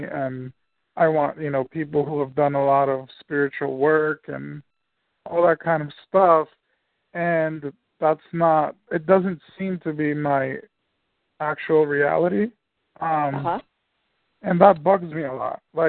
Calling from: New Jersey, United States; from New Jersey.

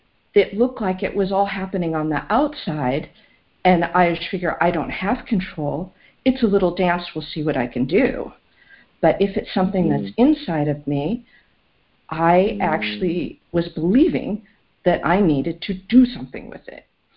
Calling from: California, United States; from the Central Coast of California.

